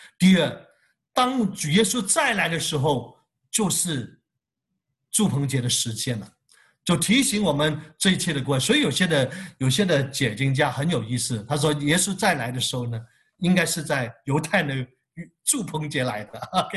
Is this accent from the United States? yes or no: no; Hong Kong; 他们知道我们是香港人